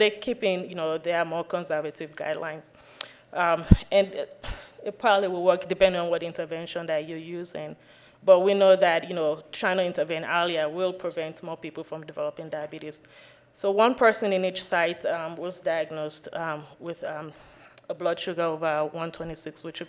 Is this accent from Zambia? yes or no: no; Sierra Leone; even though I am from Sierra Leone, there was a little bit of a cultural problem for me that I didn't understand.